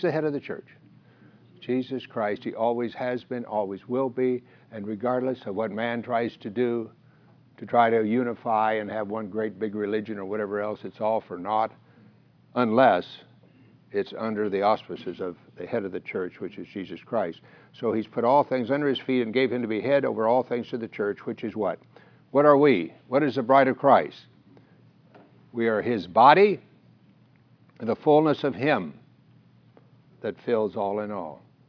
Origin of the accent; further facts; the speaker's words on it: United States; but I'm an American, not necessarily living in a foreign land